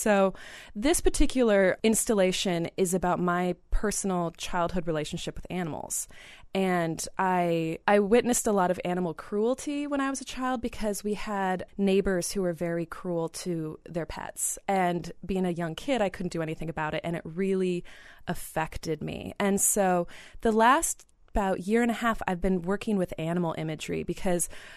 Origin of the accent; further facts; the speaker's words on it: Sioux City, Iowa, United States; I'm originally from Sioux City, Iowa, which had a huge influence on my work.